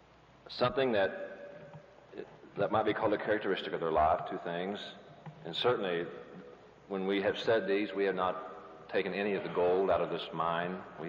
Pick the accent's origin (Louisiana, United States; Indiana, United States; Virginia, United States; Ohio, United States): Indiana, United States; Helton; I kind of knew, I'm from Helton, Indiana, Brother Reggie, so it doesn't take a whole lot to get me excited.